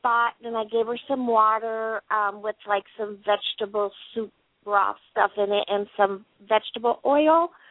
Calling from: Indiana, United States; I'm calling from Indiana.

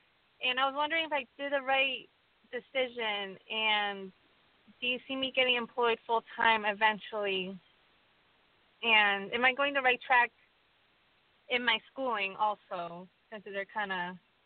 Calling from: Connecticut, United States; I am calling from Connecticut.

